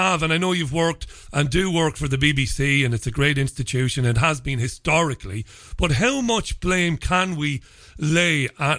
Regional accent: Ireland; I think as an Irishman, I know how devastating for democracy the European Union is.

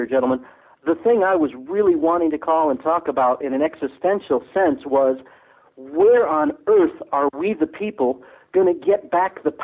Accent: United States; moved away as an adult; now in United Kingdom; in both America, which is my home country, and the UK, which I've lived in for 13 years.

